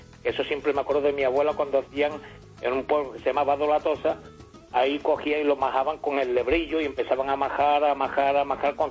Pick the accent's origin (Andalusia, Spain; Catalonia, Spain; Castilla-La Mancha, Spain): Andalusia, Spain; Antequera; Yo soy de Antequera, pero poco tiempo